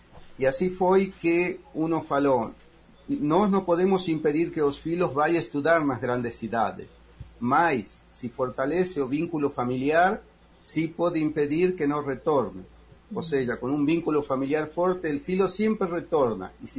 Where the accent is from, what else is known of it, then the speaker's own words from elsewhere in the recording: Argentina; Portuguese is a second language; moved away as an adult; now in Brazil; Eu sou argentino, não? Faz 25 anos que moro aqui.